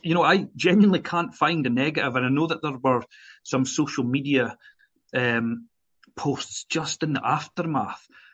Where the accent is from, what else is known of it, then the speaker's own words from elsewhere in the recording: Scotland, United Kingdom; as a Scotsman, a passionate Scotsman sitting here